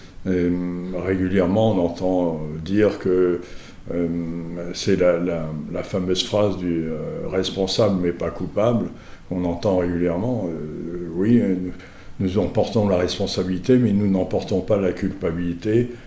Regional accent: Mauritius; je suis mauricien. Donc étant mauricien, et mauricien de l'ethnie qui a été la première arrivée à l'île Maurice

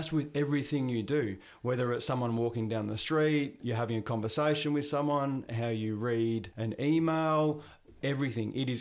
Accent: Victoria, Australia; I grew up in Victoria.

